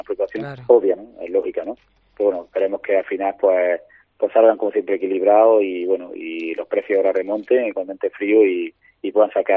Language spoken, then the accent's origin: Spanish; Andalusia, Spain; somos andaluces, nos gusta salir, nos gusta compartir con los amigos, con la familia